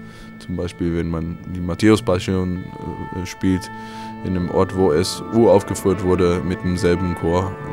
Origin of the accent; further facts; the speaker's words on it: South Africa; Ich komme aus Südafrika und spiele Bratsche.